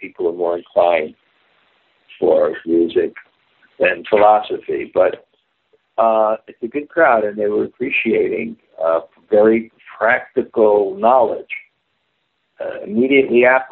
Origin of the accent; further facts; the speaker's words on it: New York, United States; Bibi Govinda Swami knows I'm a New Yorker.